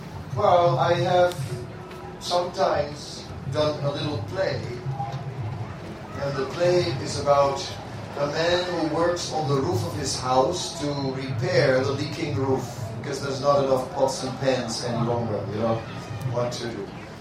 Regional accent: Netherlands; English is a second language; You know, I am from Holland, and we have lots of, traditionally there are the ships.

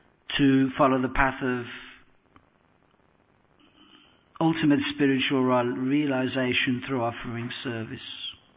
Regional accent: London, United Kingdom; I come from London, not the Congo.

